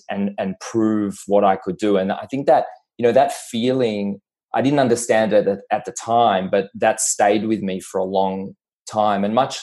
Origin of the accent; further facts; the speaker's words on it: Tel Aviv, Tel Aviv District, Israel; moved away as an adult; now in Melbourne, Australia; A lot of years ago, I moved from Tel Aviv to Melbourne. And when I was living in Israel, I served in the military and I went to the best school in the country